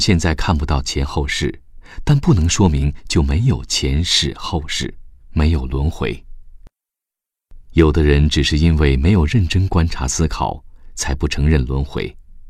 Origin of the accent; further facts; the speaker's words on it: Sichuan, China; 在我的家乡甘孜州，